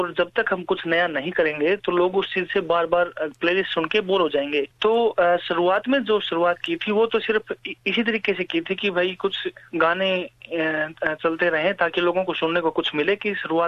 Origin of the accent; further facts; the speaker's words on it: Haryana, India; हम हरियाणा से हैं